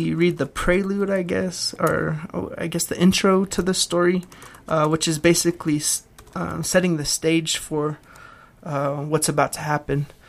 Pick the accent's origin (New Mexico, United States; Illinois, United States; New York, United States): New Mexico, United States; Haystack; So I'm from Haystack, New Mexico. That's where my grandfather's family's from and where they ended up settling.